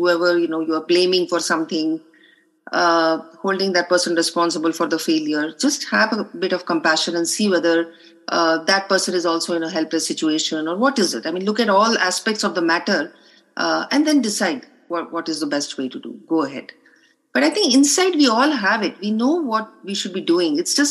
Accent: Kolkata, West Bengal, India; I'm from Calcutta to Delhi.

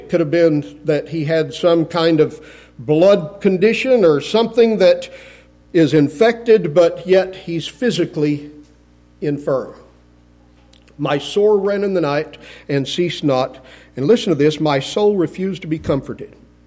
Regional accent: Muleshoe, Texas, United States; that was a widow woman in the church I grew up in Muleshoe, Texas.

